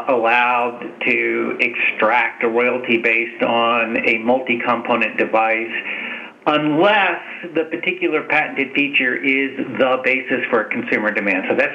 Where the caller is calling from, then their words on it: Seattle, Washington, United States; I am participating from Seattle. We are practicing appropriate social distancing here in Seattle.